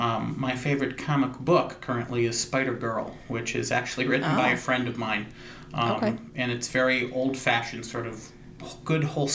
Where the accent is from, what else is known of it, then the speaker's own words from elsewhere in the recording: Owosso, Michigan, United States; also born or lived in Flint; I grew up in the Flint area, and then moved quickly to a small town, Owosso.